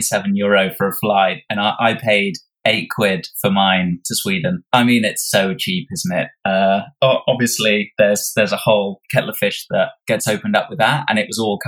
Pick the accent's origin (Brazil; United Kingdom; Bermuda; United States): United Kingdom; England; Like, I'm from England and I've lived there most of my life